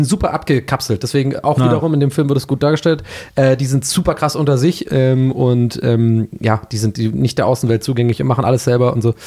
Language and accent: German; Ireland; als echter Ire